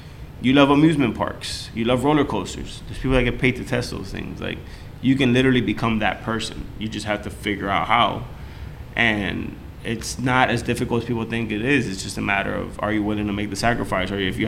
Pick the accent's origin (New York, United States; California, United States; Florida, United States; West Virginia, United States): Florida, United States; Hialeah; For example, I'm from Hialeah. We're Miami-Dade County, but we used to be Metro-Dade County.